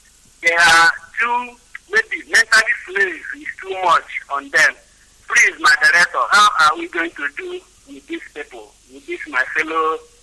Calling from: Enugu, Enugu State, Nigeria; I'm calling from Enugu.

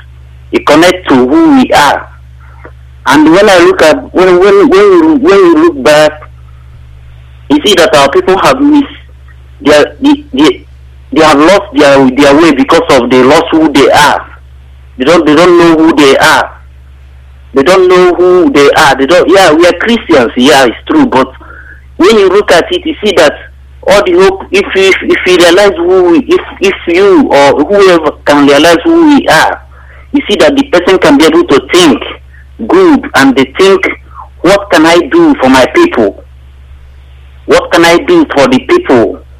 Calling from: Vienna, Austria; I'm calling from Austria. Vienna.

